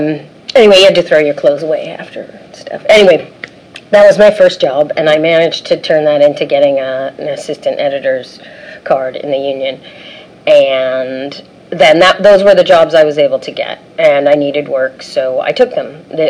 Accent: East Coast, United States; You know, I was young. I was from the East Coast. I had my Jack Purcell sneakers and my beat-up old BMW 2002, and I jumped in the car with about $20.

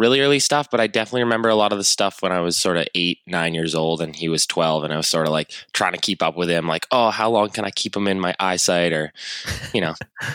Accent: Canada; Growing up in Canada, in the Rocky Mountains, basically you just start out on snow. And I grew up skiing.

